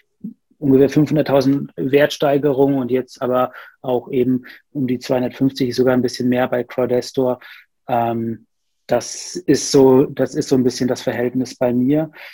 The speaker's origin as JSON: {"language": "German", "town": "Nuremberg", "region": "Bavaria", "country": "Germany", "lives_now": "Berlin, Germany", "said": "35. Ursprünglich komme ich aus Nürnberg. Arbeite in Rostock, wohne aber auch in Berlin. Also eher nördlich hat es mich verschlagen."}